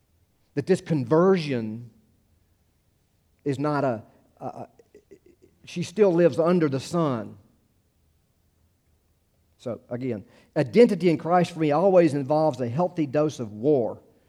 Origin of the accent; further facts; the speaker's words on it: United States; And I said, yeah, I'm American. You're American. Yeah, I'm American.